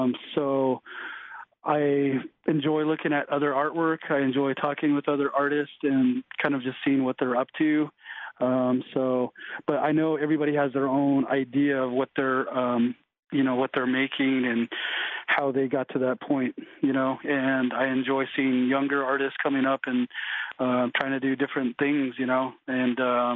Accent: United States; I'm Navajo. I just wanted to kind of express what I think of Native art. First of all, you know, I'm Native American, so basically any kind of art that I make is Native art.

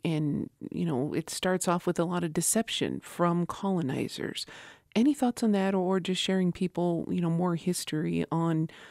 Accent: Isleta Pueblo, New Mexico, United States; from Isleta Pueblo

